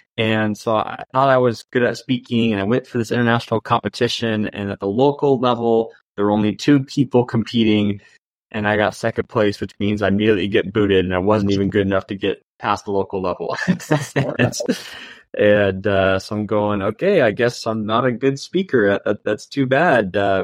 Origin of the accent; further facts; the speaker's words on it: Oregon, United States; now in New York, United States; And I hail from New York, originally from Oregon